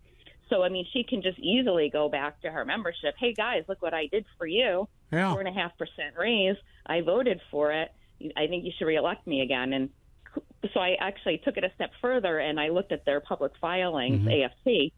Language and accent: English; Connecticut, United States; moved away; I mean, I grew up in Connecticut, and I left for a little over a decade.